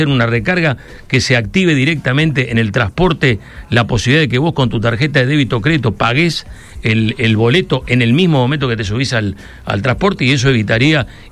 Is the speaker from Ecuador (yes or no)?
no; Rosario, Santa Fe, Argentina; aprecio fundamentalmente porque soy rosarino y porque tengo realmente, amo a Rosario.